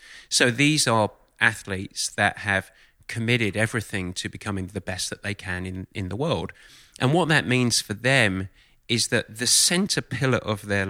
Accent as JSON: {"language": "English", "town": "Southend-on-Sea", "region": "East of England", "country": "United Kingdom", "tie": "born or raised there", "lives_now": "United States", "said": "Actually, I grew up in Southend, which is in Essex, east side of London."}